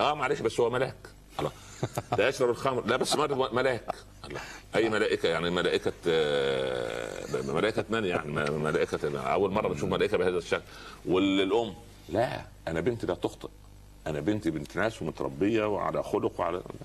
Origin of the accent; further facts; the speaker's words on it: Upper Egypt, Egypt; سخل حتى عندنا في الصعيد اسمه سخل برضه